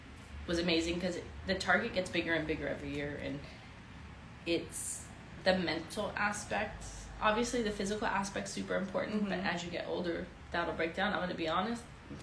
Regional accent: Santa Monica, California, United States; growing up in Santa Monica inspired me.

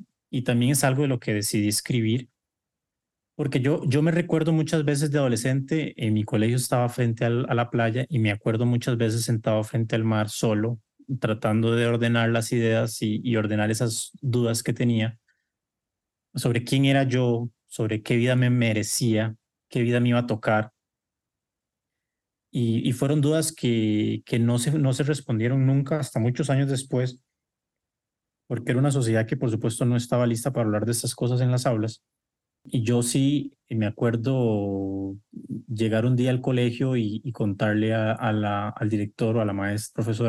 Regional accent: Costa Rica; Entonces ver esta realidad ya visible en mi país, en mi tierra, pues por supuesto que era un sueño hecho realidad y marca por completo un cambio en la sociedad costarricense

